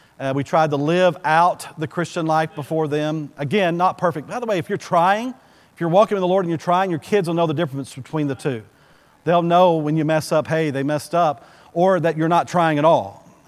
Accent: Bowie, Texas, United States; You got to go to Bowie in my hometown, and Brother Clark has seen it.

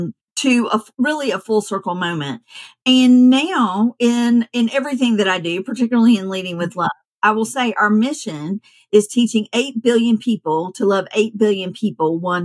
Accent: Athens, Georgia, United States; I grew up in Athens, Georgia, which is about an hour and a half outside of Atlanta.

